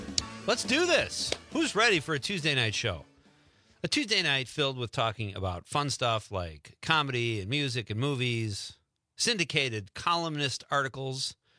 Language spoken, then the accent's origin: English; Marinette, Wisconsin, United States; And then we have Sean Katzbach from Marinette, Wisconsin. My hometown, my hood.